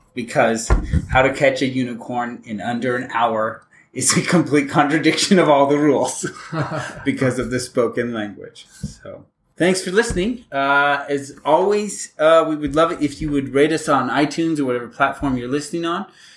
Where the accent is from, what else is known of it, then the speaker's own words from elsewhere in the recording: Midwest, United States; So we're from the Midwest.